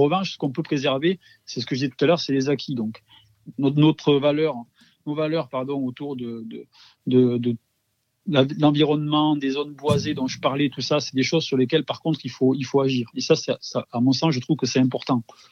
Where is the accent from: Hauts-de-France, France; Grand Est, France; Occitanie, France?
Occitanie, France; Donc, si je compare par rapport à ma région d'origine, enfin, à mon appellation d'origine et aujourd'hui où je suis implanté